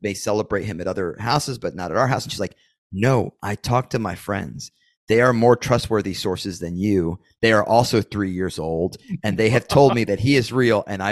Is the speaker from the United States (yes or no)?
yes; New Jersey, United States; moved away; I'm from New Jersey. I'm from a pro sports town. And then I moved down here